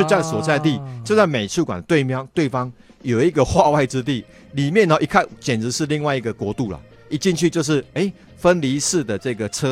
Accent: Taiwan; 那个民宅是我们台湾人住的民宅

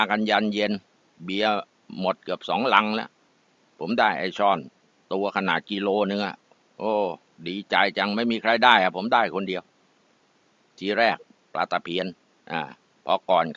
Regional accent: Taling Chan, Bangkok, Thailand; ที่คลองชักพระนี่แหละตลิ่งชันนี่แหละบ้านผมนะบ้านพ่อบ้านแม่ผมเกิดที่นั่นอยู่ที่นั่นโตที่นั่น

